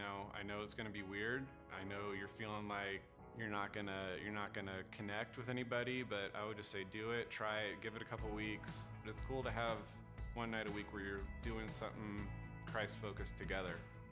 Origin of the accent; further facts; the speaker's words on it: Bakersfield, California, United States; I'm from Bakersfield, California, originally, and I grew up going to the Catholic Church with my mom.